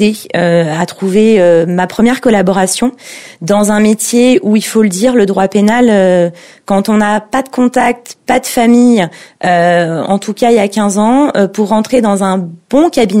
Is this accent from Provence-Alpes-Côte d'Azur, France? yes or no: no; Île-de-France, France; c'est une région où je suis née dans le Val d'Oise, je vis dans le Val d'Oise, donc c'est profondément ma terre d'attachement.